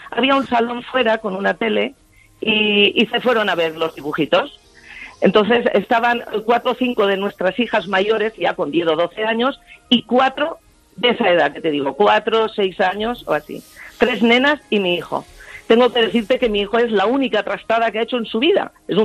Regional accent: Monóvar, Valencian Community, Spain; also born or lived in Elche; somos de Elche, soy de Monóvar, pero vivíamos en Elche.

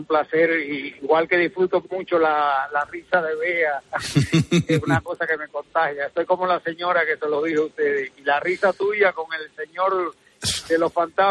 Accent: Canary Islands, Spain; Soy canario nacido en otras islas.

